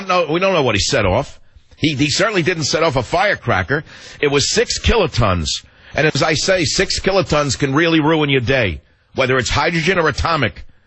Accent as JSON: {"language": "English", "country": "United States", "said": "I mean, I'm just an American observer of events, cultural, social, political, medical, nutritional, botanical, canine, whatever."}